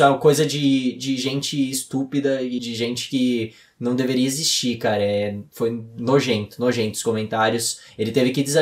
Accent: Brazil; Eu sou brasileiro com muito orgulho e com muito amor

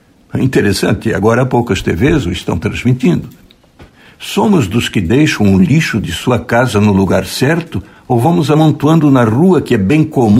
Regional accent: Luiz Alves, Santa Catarina, Brazil; Volto à minha infância em Luiz Alves

